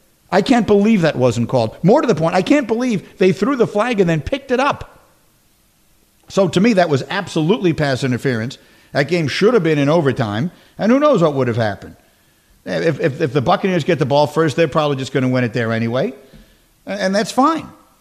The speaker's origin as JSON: {"language": "English", "region": "New York", "country": "United States", "said": "I'm from New York, but I'm not a Giant fan at all."}